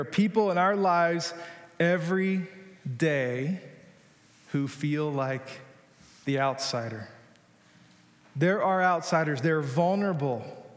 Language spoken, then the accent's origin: English; Georgia, United States; I'm from Hickville, rural Georgia.